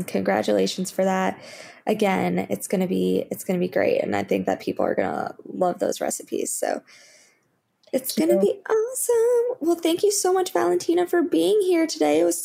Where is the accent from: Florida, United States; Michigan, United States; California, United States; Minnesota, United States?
Florida, United States; I grew up in Florida, so I know all about Publix and everything you're describing.